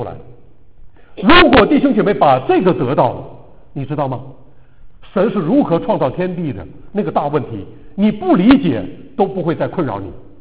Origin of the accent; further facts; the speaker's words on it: China; 我们中国人很多人，有的人非常在意死亡